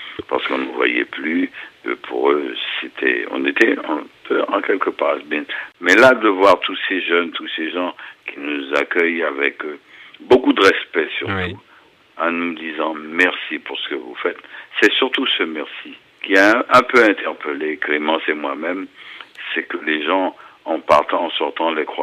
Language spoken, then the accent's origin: French; France; En quoi on les a trahis? Nous sommes français.